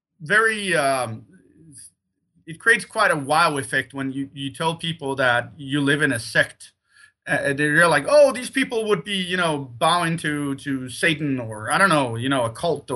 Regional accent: Sweden; And as I said, I grew up in Sweden, so it was the same kind of feeling.

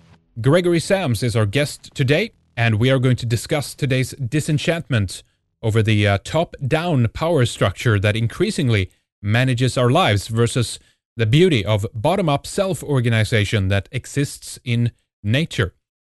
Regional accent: Sweden; from Sweden

